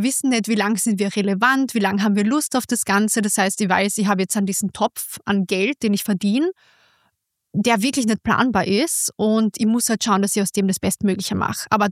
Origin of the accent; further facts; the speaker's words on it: Carinthia, Austria; now in Vienna, Austria; Also ich komme aus einer Familie aus Kärnten. Ich habe aber komplett polnische Wurzeln und ich bin ganz normal aufgewachsen in Kärnten.